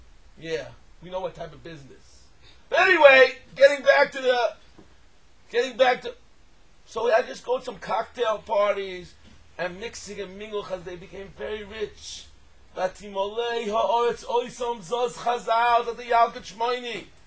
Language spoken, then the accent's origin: English; United States; I'm an American Jew. I'm very faithful to my patriotic. I have the American flag outside my house.